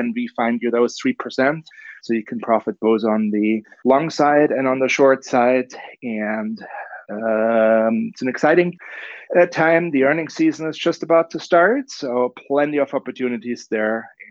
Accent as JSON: {"language": "English", "country": "Germany", "lives_now": "Scottsdale, United States", "said": "I'm originally from Germany. I live in Arizona in Scottsdale"}